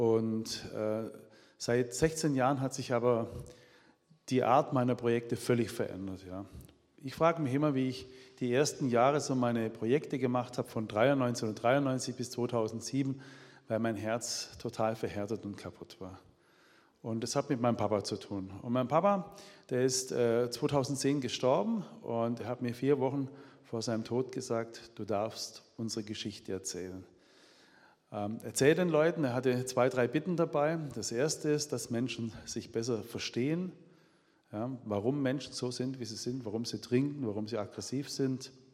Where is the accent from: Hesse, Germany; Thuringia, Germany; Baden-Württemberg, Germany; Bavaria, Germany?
Baden-Württemberg, Germany; Bopfingen; accent: Swabian; Ich habe gehört, dass jemand aus meiner Heimat da ist. Wer ist aus Bopfingen da?